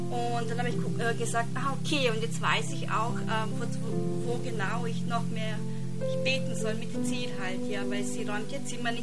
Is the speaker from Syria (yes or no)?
no; Tyrol, Austria; weil ich komme aus Tirol